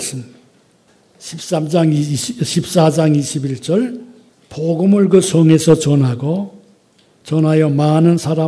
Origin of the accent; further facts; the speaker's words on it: South Korea; 저도 한국 사람이니까 열심히 있지.